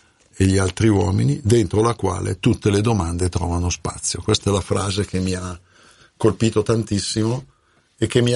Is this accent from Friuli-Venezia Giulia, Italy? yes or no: no; Venegono, Lombardy, Italy; Beh, intanto più che varesino sono varesotto, perché vengo da Venegono